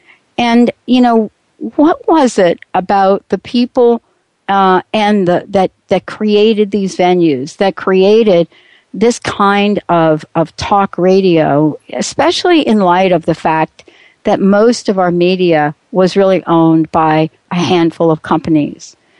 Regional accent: East Coast, United States; You know, I'm from the East Coast.

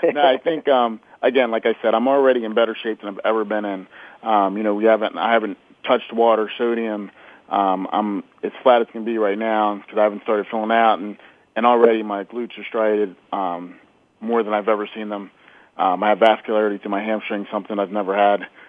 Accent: Wilmington, Delaware, United States; Quick correction, though. I'm actually from Wilmington, Delaware.

